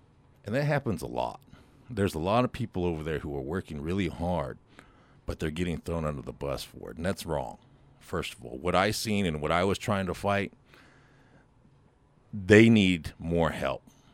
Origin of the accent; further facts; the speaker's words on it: Lawrence, Kansas, United States; So basically, I'm a full-blooded Kiowa. As my life, I grew up in Lawrence, and then I was moved here.